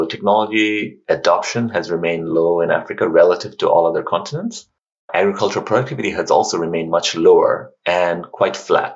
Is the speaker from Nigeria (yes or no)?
no; Bangladesh; So when I was growing up in Bangladesh, say in the 80s, one of our main concerns were about food security.